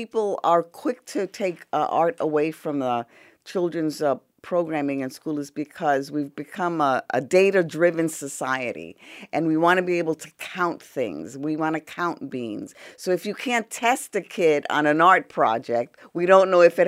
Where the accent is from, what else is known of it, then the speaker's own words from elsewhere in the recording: New York, United States; I'm Puerto Rican, and I was born in New York in the 50s and watched a lot of television